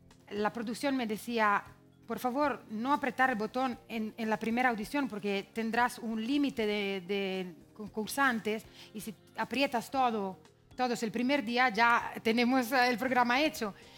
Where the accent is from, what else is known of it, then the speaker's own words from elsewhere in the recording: Italy; Spanish is a second language; Y vino a mi tierra y me dijo, tienes que cantar en español.